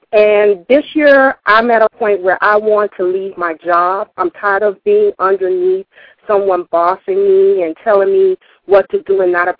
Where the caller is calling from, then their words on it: Miami, Florida, United States; I'm calling from Miami.